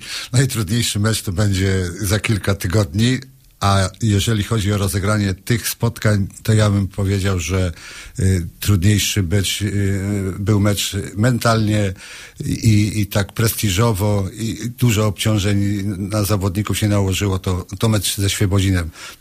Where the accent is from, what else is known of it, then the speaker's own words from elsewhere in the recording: Poznań, Greater Poland Voivodeship, Poland; Ja pochodzę z Poznania, jako junior grałem w Obornikach